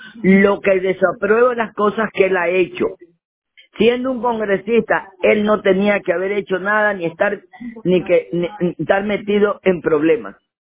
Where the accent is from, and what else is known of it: Ecuador